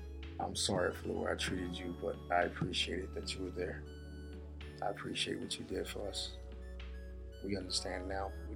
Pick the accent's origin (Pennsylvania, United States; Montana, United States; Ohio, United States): Pennsylvania, United States; Philadelphia; Mostly North Philadelphia. And you the worst parts. There's a couple of nice parts in North Philly, but we didn't live there.